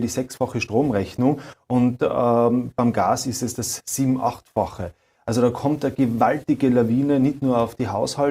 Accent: Austria; Bei uns in Österreich mit diesem Spendierfeudalismus

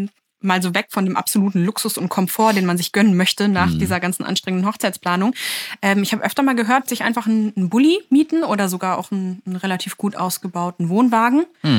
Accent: Berlin, Germany; ich komme aus Berlin. Ich spreche gut Englisch und ich habe auch vor, danach wieder zurück nach Berlin zu gehen.

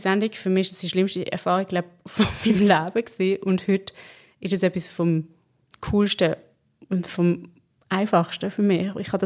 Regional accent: Basel-Landschaft, Switzerland; ich komme da irgendwo aus dem Baselbiet, habe von Tuten und Blasen keine Ahnung gehabt.

